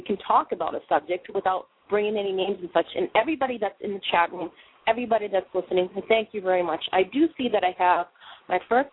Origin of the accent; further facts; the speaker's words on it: Boston, Massachusetts, United States; Well, not for nothing, I come from Boston. I'm not saying I'm all tough and stuff like that. I've come from the inner cities